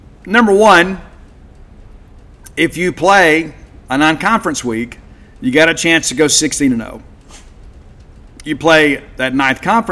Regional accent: Mississippi, United States; I always get mine with ranch dressing because I'm from South Mississippi. It's kind of in the Highway 98, Ten Commandments.

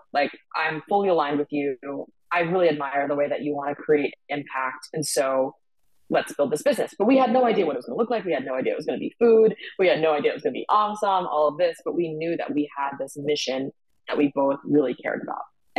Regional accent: Boston, Massachusetts, United States; And growing up in Boston, in a town that was 98% white, food was oftentimes the first way for me to begin to access my identity.

